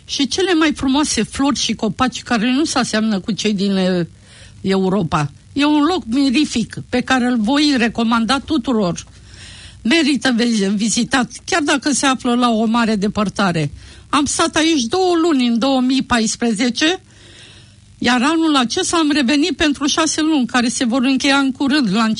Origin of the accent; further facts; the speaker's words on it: Corabia, Olt County, Romania; sunt din Corabia Olt.